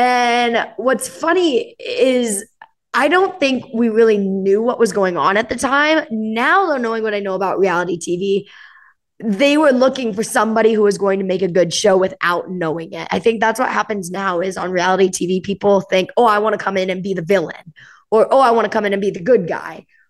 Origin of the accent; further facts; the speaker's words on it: Omaha, Nebraska, United States; Anyways, so growing up in Omaha, Nebraska, I always danced.